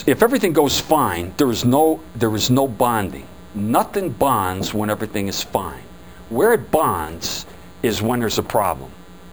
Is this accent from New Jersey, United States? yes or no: yes; New Jersey, United States; Yeah, I'm from Jersey, and I'm sorry about that. I haven't been here in a long time, though.